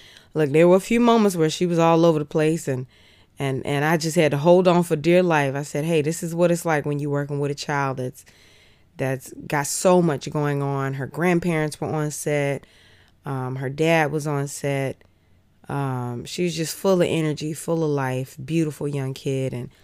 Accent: Atlanta, Georgia, United States; For many of you who don't know, I grew up born and raised in Atlanta.

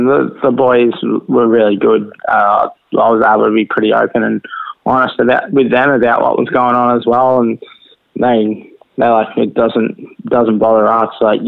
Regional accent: Geelong, Victoria, Australia; all my family and friends are from Geelong, so I grew up in Geelong

